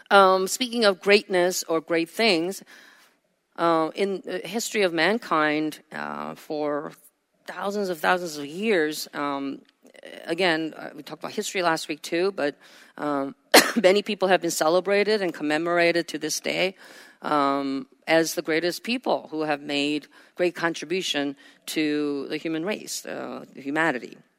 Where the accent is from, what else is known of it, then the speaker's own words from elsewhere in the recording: New Jersey, United States; I'm from Jersey. I'm from America. It's Thomas Edison.